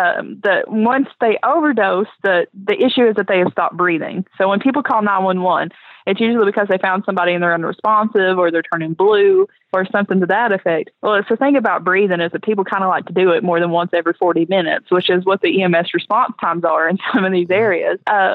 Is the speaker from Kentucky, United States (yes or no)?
yes; Kentucky, United States; being Appalachian, you know, we are a cultural minority.